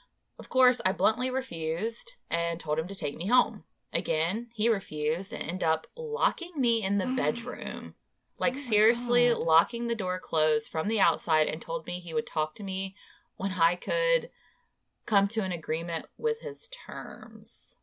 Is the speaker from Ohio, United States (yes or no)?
yes; Ohio, United States; about an hour away from my hometown in Ohio.